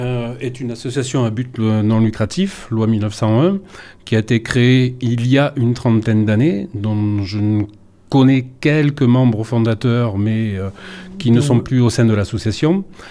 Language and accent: French; Périgueux, Nouvelle-Aquitaine, France; born there; Je suis né à Périgueux, j'ai 65 ans